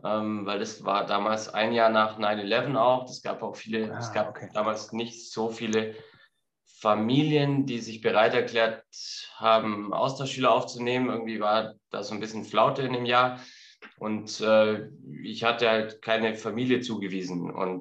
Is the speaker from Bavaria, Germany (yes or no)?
yes; Kempten, Bavaria, Germany; Naja, also ich bin jetzt nicht wirklich auf dem Land aufgewachsen, sondern okay. In Kempten. Mhm. Kempten ist so eine mittelgroße Stadt, 70.000 Einwohner. Okay. Also durchaus im urbanen Umfeld aufgewachsen.